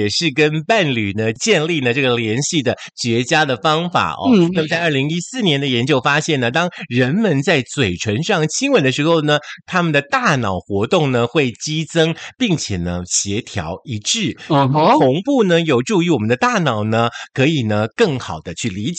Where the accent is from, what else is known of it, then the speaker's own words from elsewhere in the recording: Taiwan; 我们台湾人的美德都被他给破坏掉了